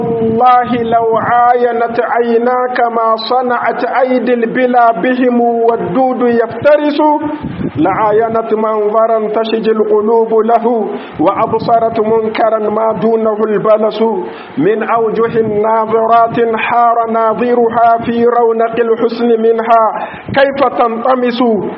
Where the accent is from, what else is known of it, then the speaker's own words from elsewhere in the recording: Niger; بلادنا النيجر